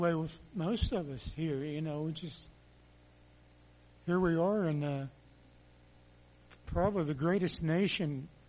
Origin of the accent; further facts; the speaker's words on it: Saxonburg, Pennsylvania, United States; Instead, I was born in Pennsylvania, grew up in Saxonburg, had a good family life.